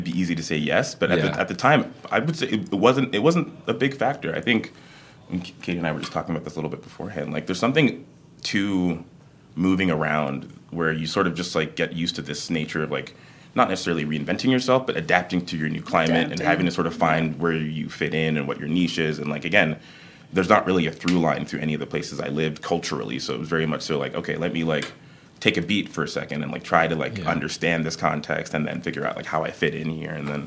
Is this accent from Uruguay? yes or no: no; Canada; also born or lived in Nigeria / Netherlands / Texas; now in Los Angeles, United States; I like to say that I grew up in Canada because that's where I spent the most amount of time prior to living in LA. But I was born in Nigeria, spent some time in Holland, 7 years in Canada, which was a magical time. Then moved to Texas for high school